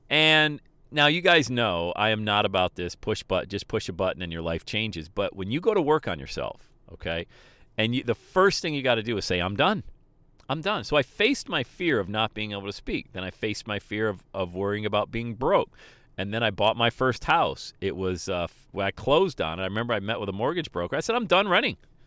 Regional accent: Bradford, Pennsylvania, United States; I grew up in Bradford, PA, coldest spot of the nation all the time.

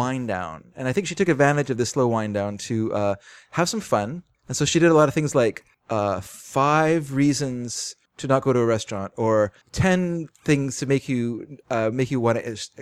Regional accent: Surrey, British Columbia, Canada; I'm from the Surrey Delta area.

